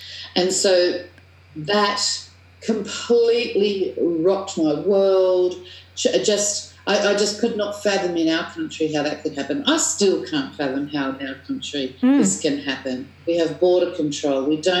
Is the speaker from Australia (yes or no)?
yes; Australia; Being Australian, we tend to have quite good, strong voices, don't we?